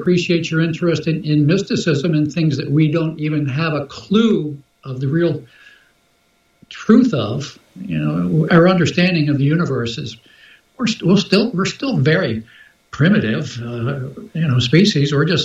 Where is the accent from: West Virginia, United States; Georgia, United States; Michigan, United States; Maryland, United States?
Maryland, United States; Baltimore; born there; Well, I was born at a very early age. I was born in Baltimore, Maryland.